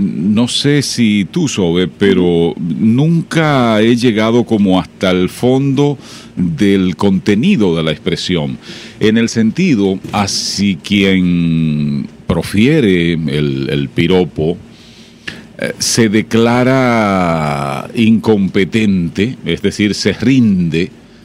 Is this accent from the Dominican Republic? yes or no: yes; Dominican Republic; nos ayuden a entender incluso esa identidad real como dominicanos, como dominicanas.